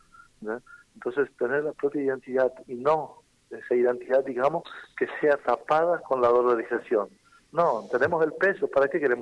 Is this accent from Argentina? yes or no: yes; Argentina